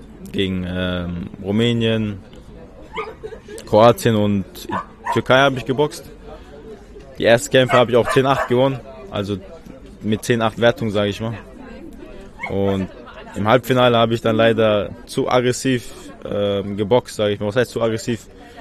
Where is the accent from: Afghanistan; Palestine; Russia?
Russia; Chechnya; Ich komme aus Tschetschenien.